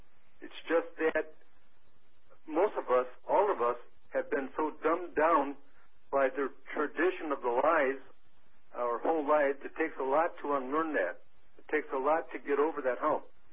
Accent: Wisconsin, United States; now in Palatine, United States; I'm from Palatine, Illinois. Originally, I was from Wisconsin. I was born and raised in the Wisconsin Synod Lutheran Church. I spent 57 years in that church.

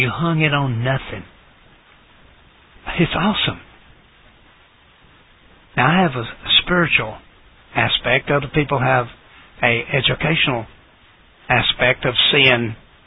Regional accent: Thornhill, Tennessee, United States; born there; Thornhill. I was born in Thornhill.

